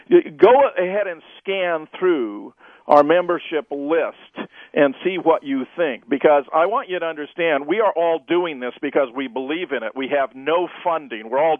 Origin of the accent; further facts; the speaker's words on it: Pasadena, California, United States; born there; As I was growing up, and I was born in Pasadena, so I care about Southern California